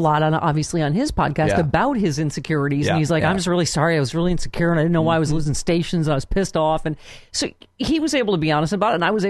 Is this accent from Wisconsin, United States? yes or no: no; Lockport, New York, United States; I'm from Lackport up at Transit, you know, from Cheektowaga.